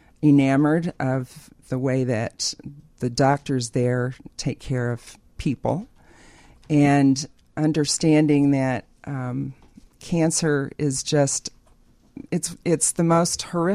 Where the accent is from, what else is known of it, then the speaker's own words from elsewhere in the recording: Kansas, United States; Well, I'm originally from Kansas, so I am Dorothy.